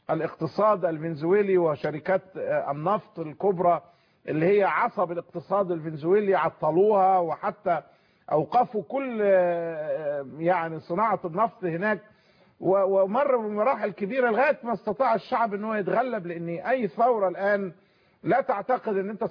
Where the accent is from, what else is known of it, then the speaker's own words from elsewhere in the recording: Egypt; احنا ربما كمصريين